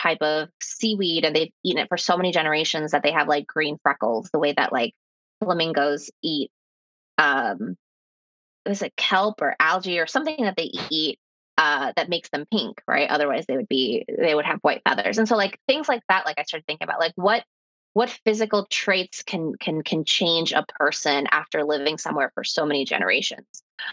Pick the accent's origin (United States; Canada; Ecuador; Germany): Ecuador; I'm from Ecuador, and so Ecuador has had its share of wars